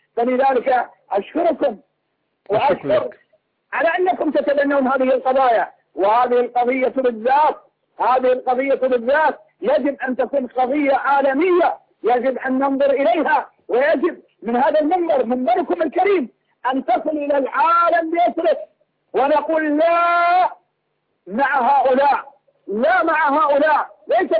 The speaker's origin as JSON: {"language": "Arabic", "country": "Bahrain", "said": "وإذا قاموا عندنا في البحرين والله يا أستاذ يقومون في البحرين"}